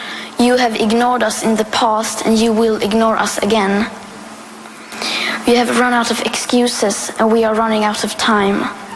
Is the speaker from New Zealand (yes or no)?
no; Sweden; I am 15 years old and I'm from Sweden.